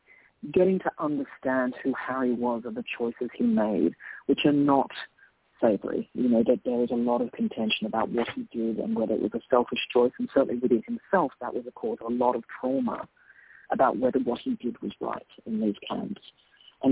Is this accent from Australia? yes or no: yes; Australia; I'm Australian. I started out my career in Australia